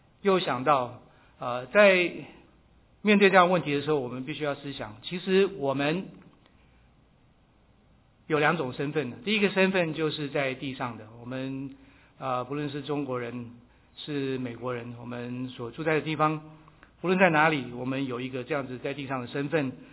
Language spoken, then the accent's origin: Chinese; Keelung, Taiwan; born there; 我出生是在台湾的基隆。基隆暖暖那各位如果有住过台湾知道暖暖是很多雨的地方。 但是我四岁的时候，随着我们的家庭搬到高雄去。